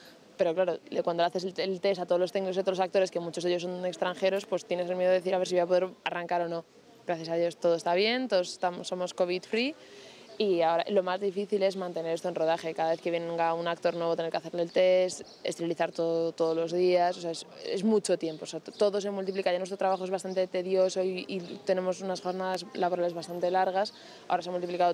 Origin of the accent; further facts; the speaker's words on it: Santiago de Compostela, Galicia, Spain; Soy de Santiago de Compostela, entonces para mí el camino ya era algo como muy presente en mi vida.